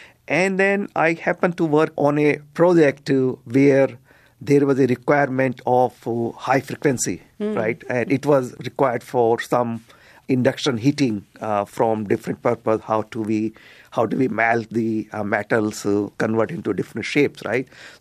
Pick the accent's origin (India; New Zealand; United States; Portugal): India; See, I came from India, from a very small town, and very tightly knit family